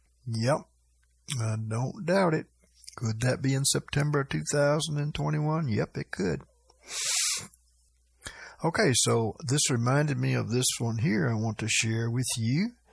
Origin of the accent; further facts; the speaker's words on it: California, United States; also born or lived in Tennessee; I was raised in California, but I've lived here in Tennessee for 10 years.